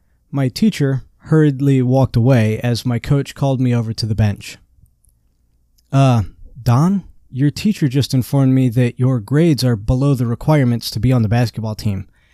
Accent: Indiana, United States; born there; I was born in March of 1984 in northern Indiana to my mother, Brenda, and my father, Donald Sr.

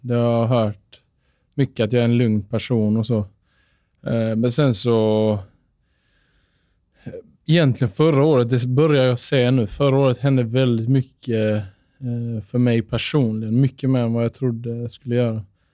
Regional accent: Åkarp, Skåne, Sweden; moved away; jag är från Åkarp.

